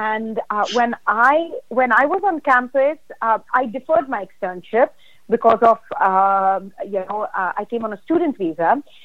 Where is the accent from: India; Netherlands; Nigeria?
India; now in United States; I came from India. This was a new country